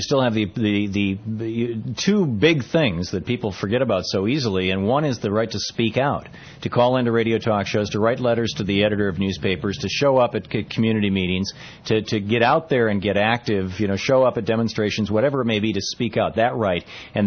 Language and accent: English; United States; I am frankly embarrassed as an American.